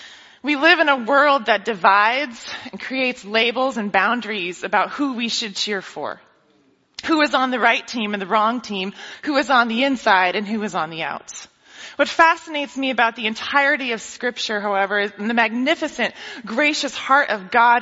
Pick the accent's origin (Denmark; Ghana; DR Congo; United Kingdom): DR Congo; Now, maybe it was growing up in the Congo or my personal ineptitude with sports.